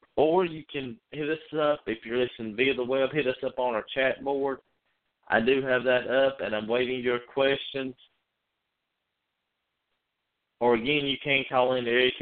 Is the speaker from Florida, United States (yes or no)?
no; North Carolina, United States; I've been very concerned about North Carolina since the polls closed in my home state at 7:30